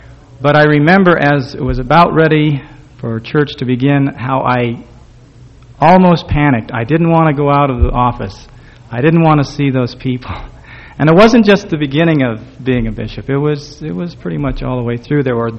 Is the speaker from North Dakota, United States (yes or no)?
no; Idaho, United States; I was born and raised in Idaho. I grew up on a farm.